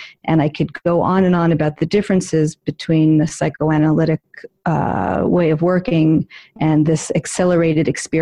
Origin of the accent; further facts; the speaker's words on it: New York City, New York, United States; I am a born and raised in New York City.